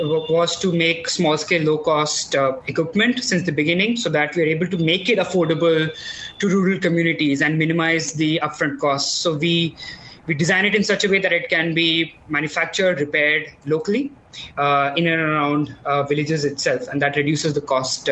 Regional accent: Delhi, India; So, I grew up in Delhi, and air pollution is a big problem here.

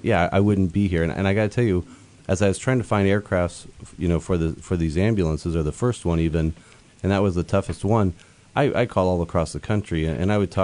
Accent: United States; I'm an American, got into a cab driven by someone that was Czech in Poland

